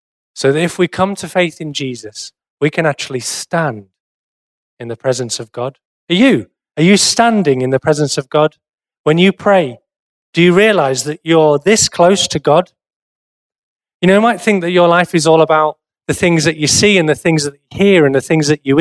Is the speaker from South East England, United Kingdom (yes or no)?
yes; South East England, United Kingdom; I've left Teesside. I didn't like it very much because I'm from Kent, the Garden of England.